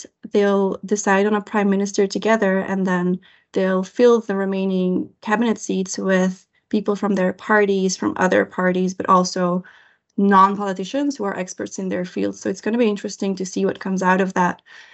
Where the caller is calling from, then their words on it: Brussels, Brussels-Capital Region, Belgium; I'm joining from Brussels.